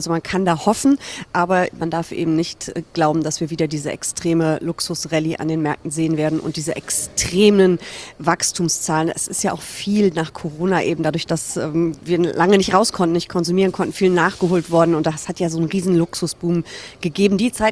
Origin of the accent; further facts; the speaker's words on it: Düsseldorf, North Rhine-Westphalia, Germany; in meiner Heimatstadt Düsseldorf